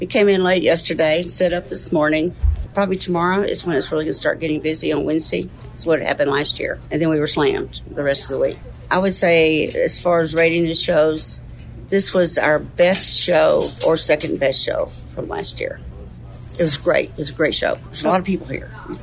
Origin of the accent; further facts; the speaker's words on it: Texas, United States; We're from Central Texas. It took us 7 hours to get here.